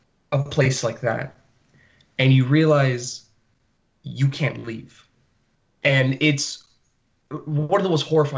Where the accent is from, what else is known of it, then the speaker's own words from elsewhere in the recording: Florida, United States; maybe it's because I'm from Florida and I'm not used to like mountains and stuff like